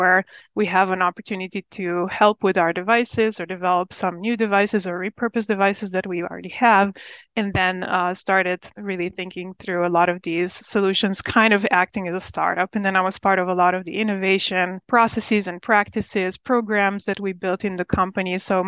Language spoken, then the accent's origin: English; Slovenia; now in United States; I was coming from Slovenia in Europe. It was a socialist country where I really was aspiring to do more, to get more opportunities in life.